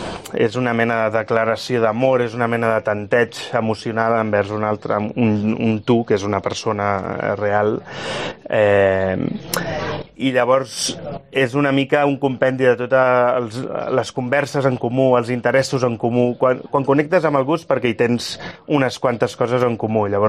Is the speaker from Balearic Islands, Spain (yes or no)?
no; Barcelona, Catalonia, Spain; Jo soc de Barcelona i ella vivia en un lloc molt llunyà.